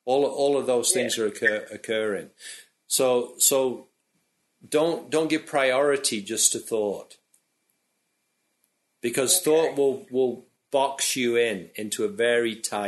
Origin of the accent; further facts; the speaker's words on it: Manchester, North West England, United Kingdom; born there; well, I was born in Manchester in 1955, then...